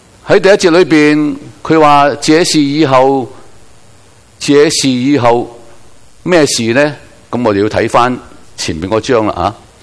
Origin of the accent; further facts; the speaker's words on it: Guangdong, China; 大家睇到呢啲草莓啊，我哋广东人叫士多啤梨啊